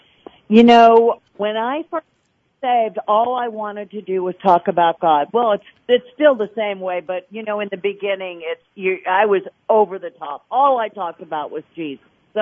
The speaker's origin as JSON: {"language": "English", "town": "Newport Beach", "region": "California", "country": "United States", "said": "I ended up moving back to Newport Beach where I was from"}